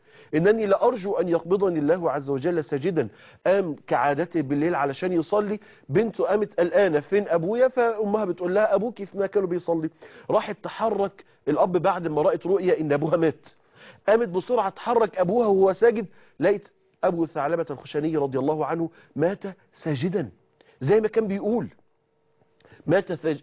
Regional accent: Mansoura, Dakahlia, Egypt; كنت لسه شاب صغير، تاني إعدادي تالت إعدادي، وكنا بنصلي في مسجد كبير عندنا في المنصورة اسمه مجمع الإمام

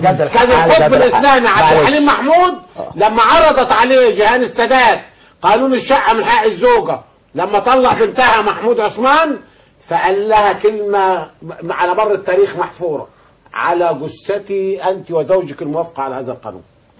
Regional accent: Egypt; وانا كمواطن مصري بسيط

